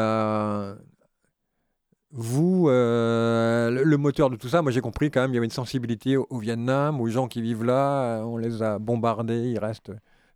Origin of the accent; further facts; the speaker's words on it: Brittany, France; Pourtant, je suis du Trégor